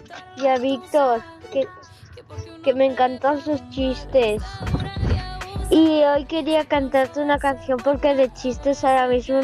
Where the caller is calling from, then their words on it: Vinaròs, Valencian Community, Spain; de Vinaros.